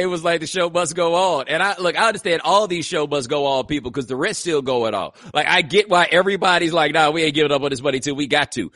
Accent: Houston, Texas, United States; Hey, you know, I'm from Houston, man. Like, I'm all about

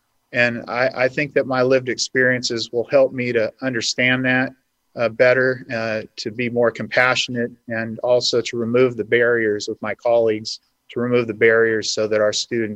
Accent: Hanford, California, United States; They lived along the railroad in tents and eventually settled in my hometown of Hanford, and that's where they started out

